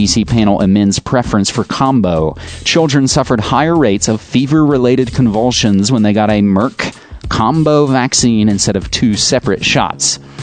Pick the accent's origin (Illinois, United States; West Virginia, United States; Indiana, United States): West Virginia, United States; Jumping to my home state of West Virginia